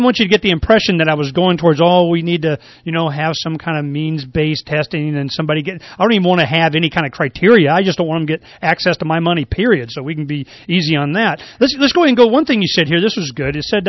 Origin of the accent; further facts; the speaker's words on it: Florida, United States; I went through this. I grew up in Florida.